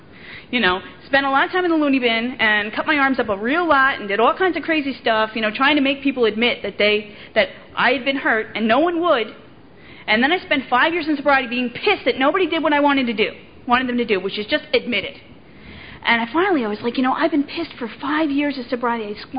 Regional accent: Ireland; I'm Irish, man. I'm angry about everything.

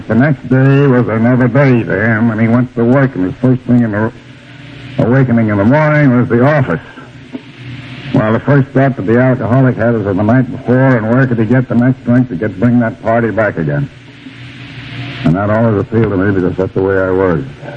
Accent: Albany, New York, United States; born or raised there

